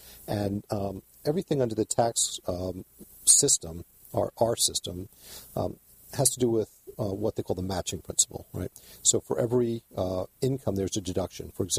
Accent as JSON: {"language": "English", "region": "New York", "country": "United States", "tie": "born or raised there", "lives_now": "California, United States", "said": "I was born in New York, born and raised, went to college in Boston, went back to New York for law school"}